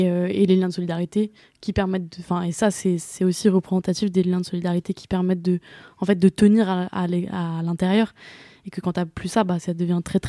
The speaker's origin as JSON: {"language": "French", "country": "Guadeloupe", "said": "je pourrai rentrer chez moi en Guadeloupe, et revoir ma famille, profiter de ma culture, et les bons plats de chez moi"}